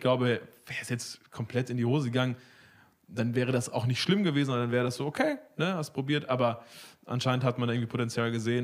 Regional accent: Heepen, North Rhine-Westphalia, Germany; ich komme aus der Mennonitenbrüdergemeinde Bielefeld, ich bin in Hepen aufgewachsen, eine tolle Gemeinde.

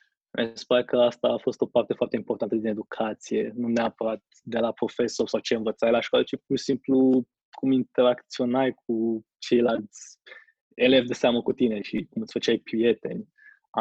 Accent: Bucharest, Romania; sunt din București

